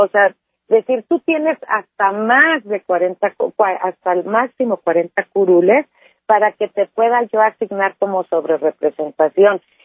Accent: Mexico; Yo creo que como mexicanas y mexicanos vimos una sesión de Consejo General

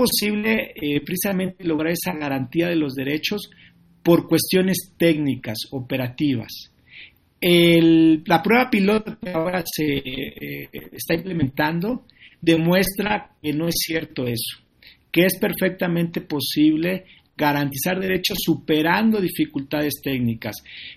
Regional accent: Mexico; En la medida en que como mexicanas y mexicanos nos involucremos

